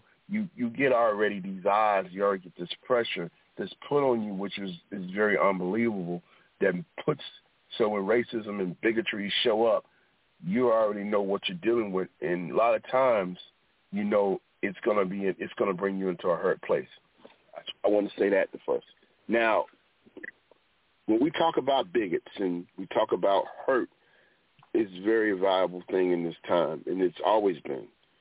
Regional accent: Manhattan, New York, United States; So I was raised in Manhattan, so I've seen two different types of it.

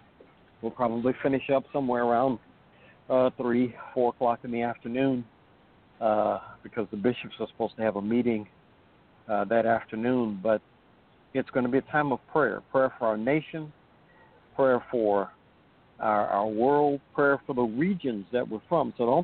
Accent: Louisiana, United States; I'm from Louisiana, so I would say cut the legs off and fry them.

